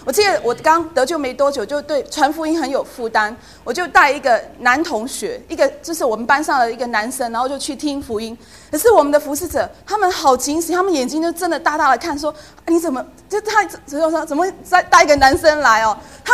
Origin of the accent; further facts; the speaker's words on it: Hong Kong; now in Taiwan; 我就是从香港来到台湾读书